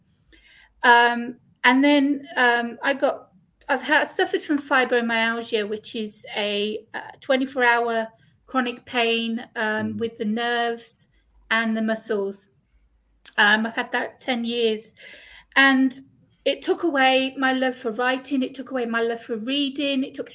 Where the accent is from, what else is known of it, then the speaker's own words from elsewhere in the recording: England, United Kingdom; I'm English anyway